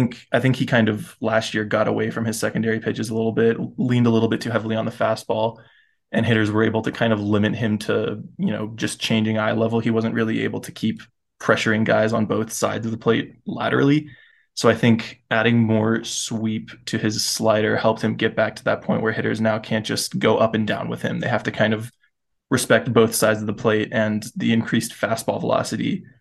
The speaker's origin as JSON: {"language": "English", "region": "Florida", "country": "United States", "tie": "born or raised there", "said": "I grew up in Florida, so closest team was the Rays. I'm a Rays fan."}